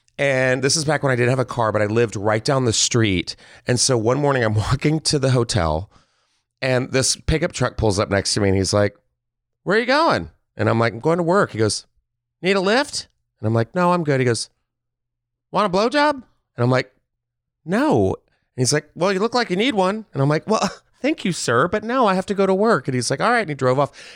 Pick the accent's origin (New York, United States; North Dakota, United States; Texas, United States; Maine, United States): Texas, United States; And I'm from Texas, so that's my interpretation of it.